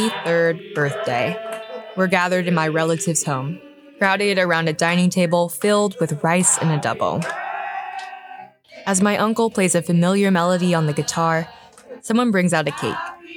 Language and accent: English; Juneau, Alaska, United States; A century before I was born, my hometown started growing into a thriving metropolis for migrants coming from all over the Philippine Islands. Now, I am just one of thousands of Filipinos living in Juno.